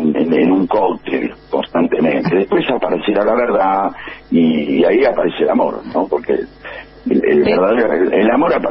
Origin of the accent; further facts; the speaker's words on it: Tucumán, Argentina; bueno, soy tucumana